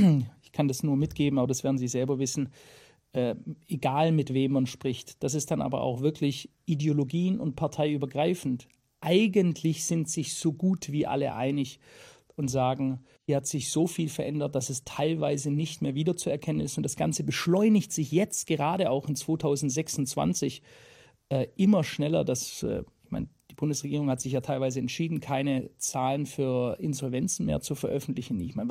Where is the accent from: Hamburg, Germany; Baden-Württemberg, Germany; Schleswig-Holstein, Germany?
Baden-Württemberg, Germany; Stuttgart; Wir sind ja heute in meiner alten Heimat Stuttgart auch. Ich bin Schwabe, bin hier aufgewachsen, habe große Teile meiner Jugend hier verbracht